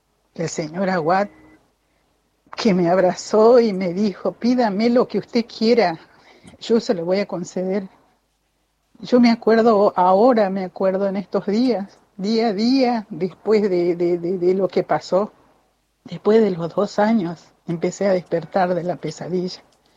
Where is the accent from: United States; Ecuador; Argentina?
Argentina; Salta; Yo soy salteña, mi hijo nació en San Pedro de Jujuy, la provincia de Jujuy, él vivía en Mar del Plata. Somos gentes humildes, de corazón humilde